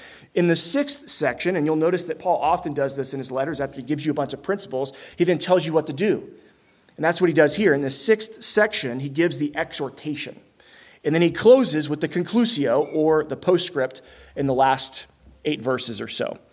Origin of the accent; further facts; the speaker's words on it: Florida, United States; And then where I grew up in the Big Bend area, it's South Georgia.